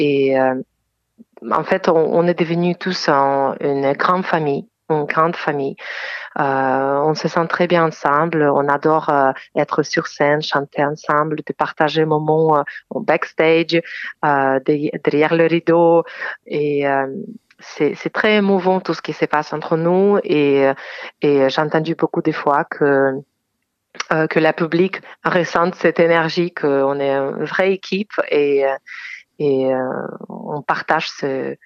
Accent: Ukraine; moved away as an adult; now in France; je viens d'Ukraine, donc je vis toute ma vie en Ukraine et je vis en France depuis 8 ans.

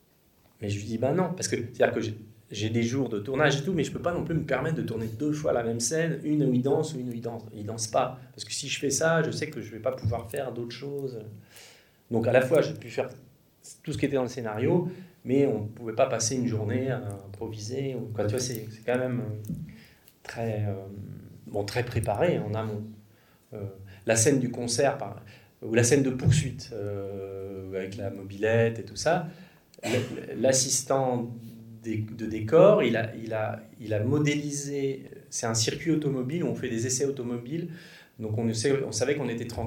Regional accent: Strasbourg, Grand Est, France; Moi, j'ai grandi à Strasbourg, je voulais tourner dans l'Est de la France

